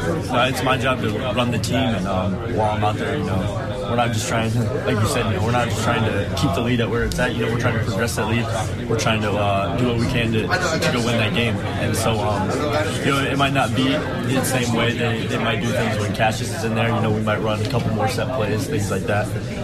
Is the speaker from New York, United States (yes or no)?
no; Ohio, United States; born there; I was born in Ohio. I was born right outside Cincinnati when my dad was with the Bearcats.